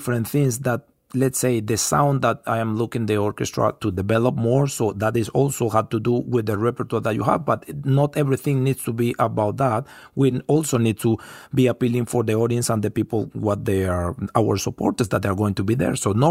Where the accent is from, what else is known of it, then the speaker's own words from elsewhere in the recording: Puerto La Cruz, Anzoátegui, Venezuela; English is a second language; I come from Puerto La Cruz and we have sun 365 days a year.